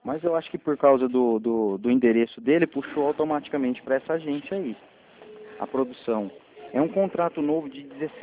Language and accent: Portuguese; Londrina, Paraná, Brazil; é 43, eu sou de Londrina